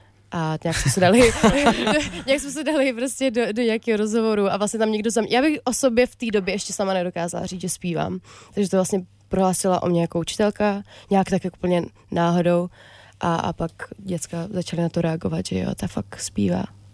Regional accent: Brno, South Moravian Region, Czechia; born there; Já jsem se narodila v Brně.

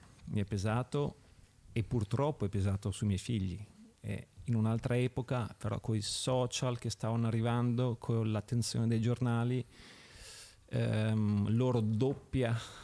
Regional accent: Milan, Lombardy, Italy; born there; sono nato a Milano. Mio papà era di Trieste, però diciamo che sono proprio legato all'ambiente milanese e rossonero.

